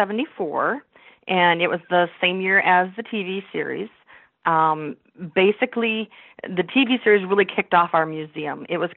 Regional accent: Walnut Grove, Minnesota, United States; I did. I grew up in Walnut Grove, went away to college, and then came back and started my family.

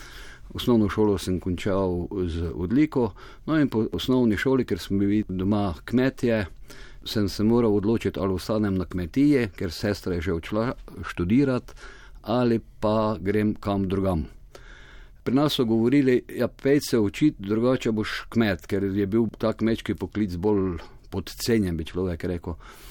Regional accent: Velika Polana, Mura, Slovenia; Rojen sem v Veliki Polane, v manjši družini imel sem samo eno sestro.

